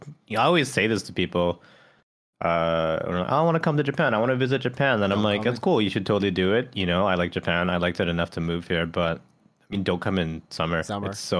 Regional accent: Canada; It's like, as a Canadian native, it's like the shittiest season of all.

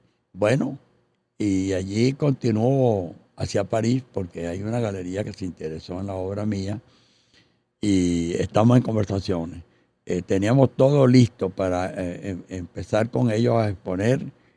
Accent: Caripito, Monagas, Venezuela; hice esa primera experiencia allá en Caripito, en los Cerritos, en mi tierra

